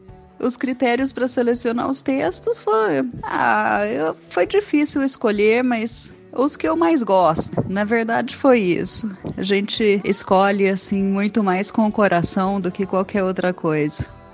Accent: São Paulo, Brazil; born there; now in São João da Boa Vista, Brazil; eu nasci em São Paulo, mas atualmente moro em São João da Boa Vista, que fica próximo à divisa com Minas Gerais, bem na Serra da Mantiqueira, né?

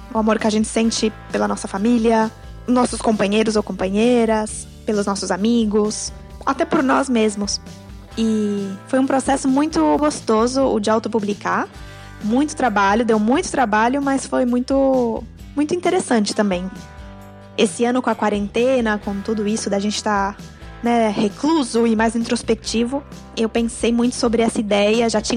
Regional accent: São Paulo, Brazil; also born or lived in Caraguatatuba; Eu sou natural de São Paulo, mas vivi muitos anos no litoral norte do estado, em Caraguá, e estudei, fiz a faculdade em Bauru.

